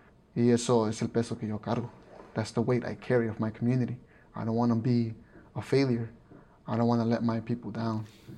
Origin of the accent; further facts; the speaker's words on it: Chicago, Illinois, United States; I was born and raised in Little Village, Chicago. It's near southwest side of Chicago, inner city, as society likes to call it, urban.